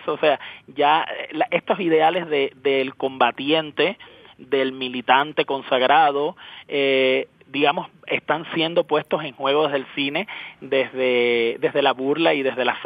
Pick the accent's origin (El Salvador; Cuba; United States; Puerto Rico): Cuba; born there; moved away; porque yo nací en Cuba, ¿no?